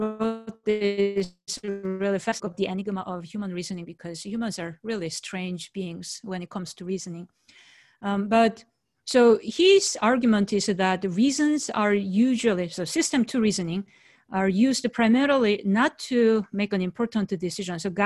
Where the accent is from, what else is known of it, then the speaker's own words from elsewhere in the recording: South Korea; English is a second language; moved away as an adult; now in United States; But so I'm from South Korea.